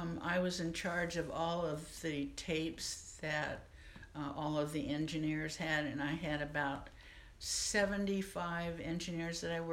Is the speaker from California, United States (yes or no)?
yes; Pasadena, California, United States; I grew up in Pasadena, California.